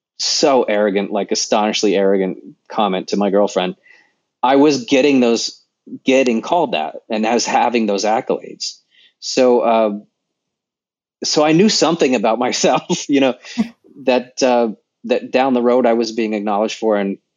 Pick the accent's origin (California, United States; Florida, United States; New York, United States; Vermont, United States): California, United States; Sacramento; born there; I was born in Sacramento. So I always planned to move to California eventually.